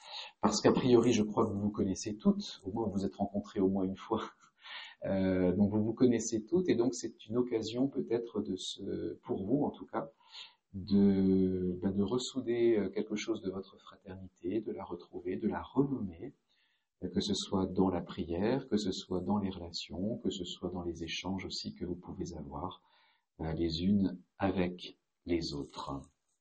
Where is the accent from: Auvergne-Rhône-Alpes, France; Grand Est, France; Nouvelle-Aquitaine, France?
Grand Est, France; je peux vous dire que je suis alsacien.